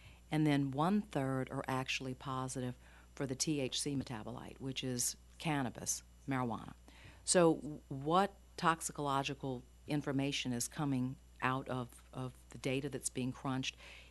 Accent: Louisiana, United States; Well, I'm originally from Iberville, which is, you

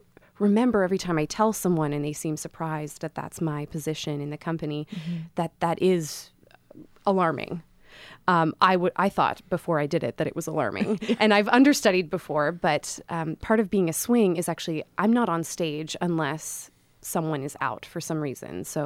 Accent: Vancouver, British Columbia, Canada; Well, I grew up in Vancouver, Canada

